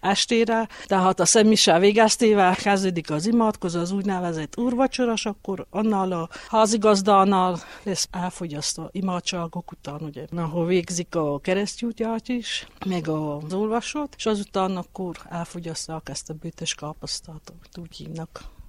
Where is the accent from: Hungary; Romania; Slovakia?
Romania; Csíkszentdomokos, Harghita; now in Csíkmadaras, Romania; Én Csíkszentdomokosról kerültem ide, itt amit elsajátítottam, évek óta megtanultam.